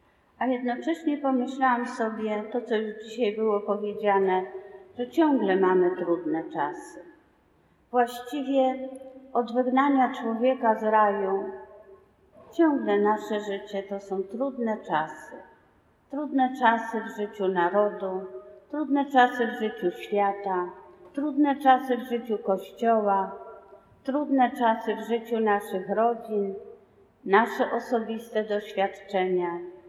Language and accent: Polish; Warsaw, Masovian Voivodeship, Poland; born there; Urodziłam się w Warszawie, 2 miesiące przed powstaniem warszawskim, w zwykłej, prostej rodzinie.